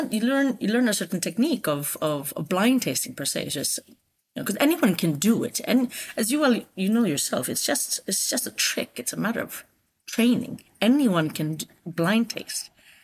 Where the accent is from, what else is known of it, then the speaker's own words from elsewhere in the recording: Iceland; first language Icelandic; also born or lived in Singapore; We're from Singapore. Right. So I was almost six when we moved here. But I was fortunate because I'm at that age where I'm still a bit of a sponge when it comes to languages. So I am a native speaker of both Icelandic and English.